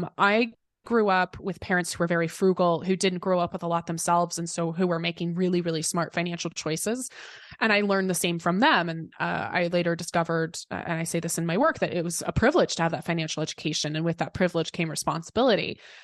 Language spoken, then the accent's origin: English; United States; And I can speak as an American, but I know that this is the reality for most countries